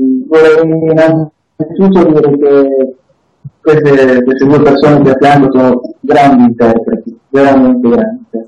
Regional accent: Genoa, Liguria, Italy; Sono di Genova e ho vissuto anche nelle zone dove per il Genova è cantato, e ho vissuto anche molto vicino a Carcio di Marassi

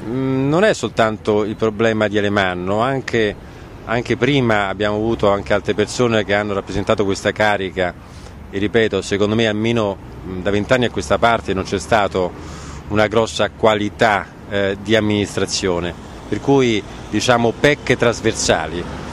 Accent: Rome, Lazio, Italy; Ma io da romano, prima che da persona che si occupa di politica

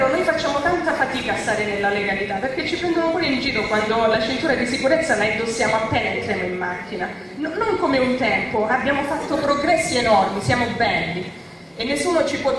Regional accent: Strongoli, Calabria, Italy; Noi da allora siamo stati marchiati, gli strongolesi sono associati hanno una targa, a persone mafiose

